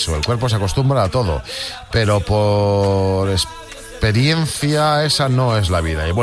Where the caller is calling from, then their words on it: L'Hospitalet de Llobregat, Catalonia, Spain; de Hospitalet de Llobregat. Yo no he hecho ninguna barbaridad para estar tantos días sin dormir